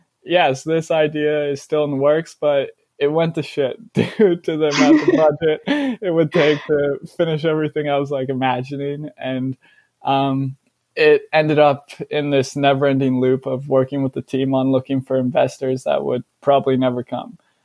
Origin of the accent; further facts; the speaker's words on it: Canada; also born or lived in Netherlands / Belgium / Australia; I was born in the Netherlands, but I've lived in Canada most of my life, as well as like places like Belgium and Australia.